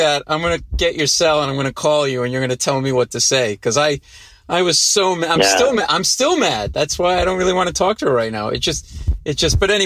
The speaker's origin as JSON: {"language": "English", "region": "Rhode Island", "country": "United States", "tie": "born or raised there", "lives_now": "New York City, United States", "said": "We grew up in Rhode Island. My brother and my sister live in Rhode Island, and I live in New York City."}